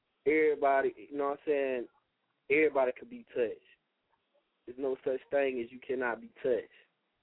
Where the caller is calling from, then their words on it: Beech Island, South Carolina, United States; I'm from Beach Island, South Carolina.